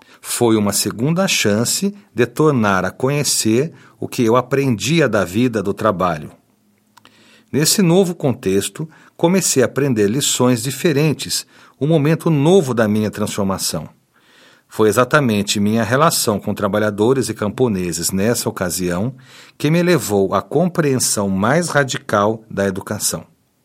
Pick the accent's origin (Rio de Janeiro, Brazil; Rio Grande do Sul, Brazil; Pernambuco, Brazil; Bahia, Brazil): Pernambuco, Brazil; Jaboatão; born or raised there; also born or lived in Recife